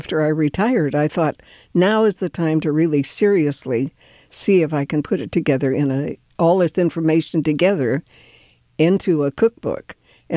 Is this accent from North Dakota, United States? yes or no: yes; North Dakota, United States; moved away; But when we moved here from North Dakota, we didn't have persimmon trees there. And so I've never seen one, never heard of them.